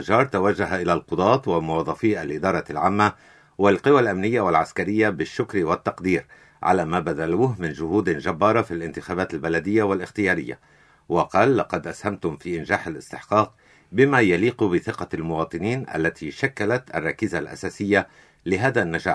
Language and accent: Arabic; Jezzine, South Governorate, Lebanon; وأعاهد أهلي في جزين بمواصلة النضال لمزيد من رفع اسم جزين عاليا،